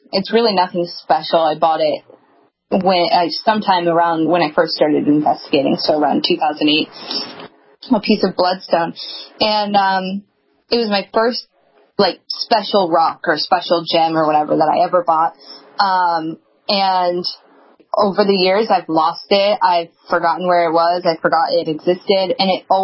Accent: Montana, United States; I grew up in Montana, and the only exposure I had to crop circles were ones that everyone was fairly certain kids were doing in the field.

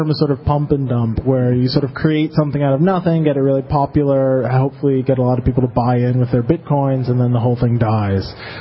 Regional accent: Buffalo, New York, United States; moved away as an adult; now in Czech Republic; Well, I'm originally from the States, upstate New York, Buffalo, but I've been based in the Czech Republic for about 13, 14 years now.

